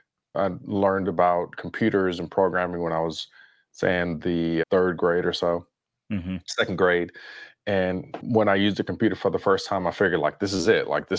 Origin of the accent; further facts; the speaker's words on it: Compton, California, United States; 87, was growing up in Compton. I was about 4 years old at the time.